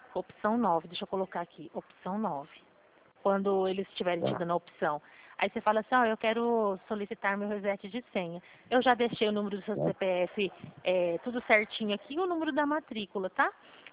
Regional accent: São Paulo, Brazil; sou do estado de São Paulo, porém a minha regional é Presidente Prudente.

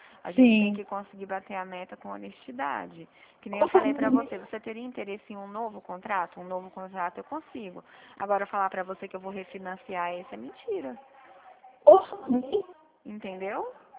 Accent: São Paulo, Brazil; Eu sou de São Paulo também.

